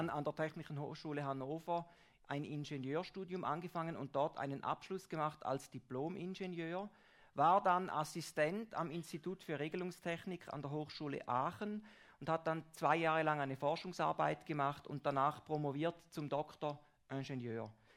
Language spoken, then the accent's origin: German; Rheineck, St. Gallen, Switzerland; Ich komme vom Rheineck am Bodensee.